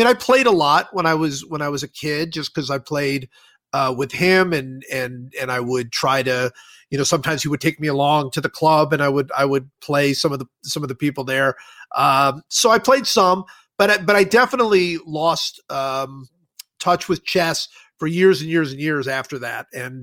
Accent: Cleveland, Ohio, United States; Yeah, my father, which I grew up in Cleveland, and my father was, very much of a a chess player.

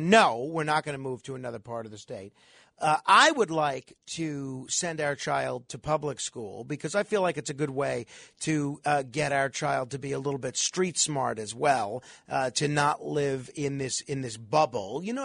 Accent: New York, United States; And I chose not to pursue it because I love living in New York. Honestly, this is my hometown.

